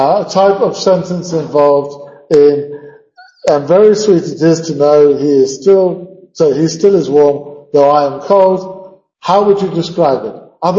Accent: United Kingdom; because I'm British, is ironic.

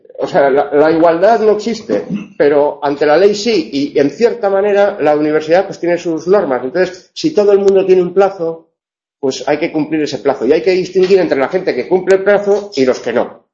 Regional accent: Cartagena, Bolívar, Colombia; born there; yo nací en Cartagena de Indias, ¿sabe usted?

